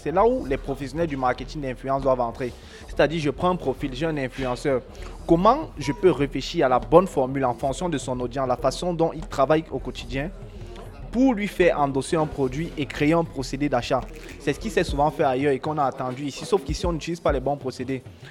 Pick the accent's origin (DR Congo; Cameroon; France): Cameroon; Malheureusement, chez nous au Cameroun, on se base sur l'écho.